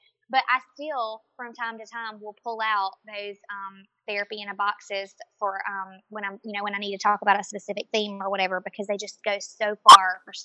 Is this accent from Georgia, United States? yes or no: yes; Georgia, United States; also born or lived in Florida; when I relocated from Florida back to my hometown in South Georgia, I went to work at our local hospital for about a year